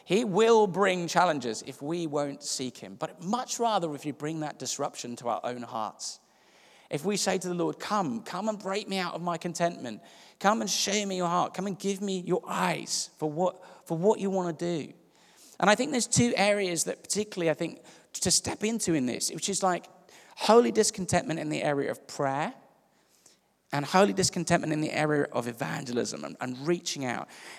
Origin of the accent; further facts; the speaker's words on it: South Africa; I grew up in South Africa. I grew up where the beaches are actually decent, on the east coast of South Africa.